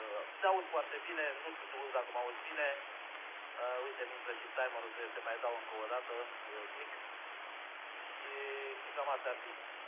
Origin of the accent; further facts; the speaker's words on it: Mioveni, Argeș, Romania; eu sunt tot din Mioveni, de fapt. Dar acum lucrez din locația numărul 2 de la țară, de la Părăști de Olp.